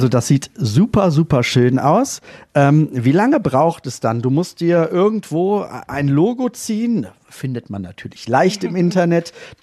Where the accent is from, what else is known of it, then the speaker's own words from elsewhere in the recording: Rhineland, Germany; Ich komme aus dem Rheinland, ich mag Karneval gerne, kölsche Musik.